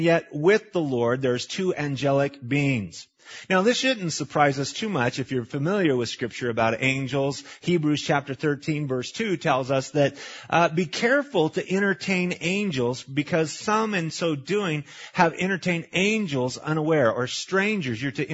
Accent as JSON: {"language": "English", "region": "Idaho", "country": "United States", "tie": "born or raised there", "said": "You couldn't, but we had all these rules, which we grew up in Idaho"}